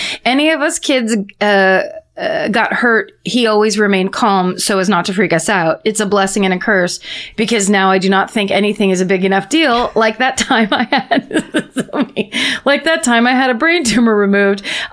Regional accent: Dallas, Texas, United States; I'm from Dallas, Texas, and people here love to go to the dirty ass lakes and go tubing.

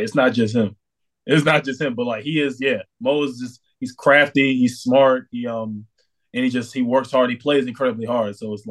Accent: New York, United States; I'm like, yo, is it because I'm from New York?

